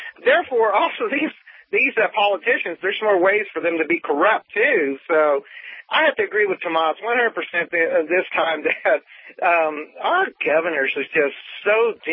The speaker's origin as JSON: {"language": "English", "region": "Texas", "country": "United States", "said": "I'm from Texas, And some of the things that comes out of Perry's mouth, I'm just like, oh, my God, this guy's embarrassing us again."}